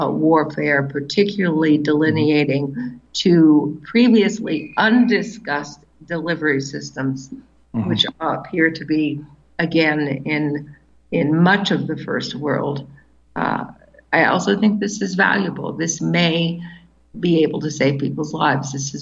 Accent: United States; born there; Of course I am, yeah. I was born in the United States.

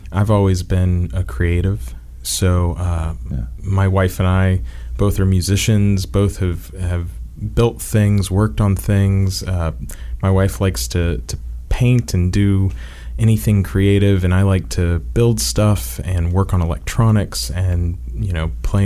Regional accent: New York City, New York, United States; born there; Yeah. I was born in Manhattan.

